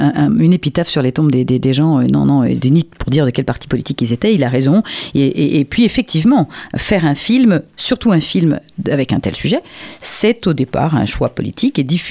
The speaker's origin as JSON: {"language": "French", "region": "Normandy", "country": "France", "said": "qui est venue s'installer par chez nous, en tous les cas, en Normandie"}